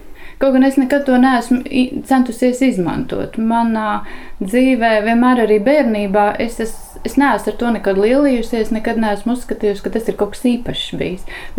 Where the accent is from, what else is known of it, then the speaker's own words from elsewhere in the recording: Estonia; Igaunija tā ir mana dzimtene, tā ir mana tā sastāvdaļa, mana kultūras telpa vai dzīves telpa, tā ir mana.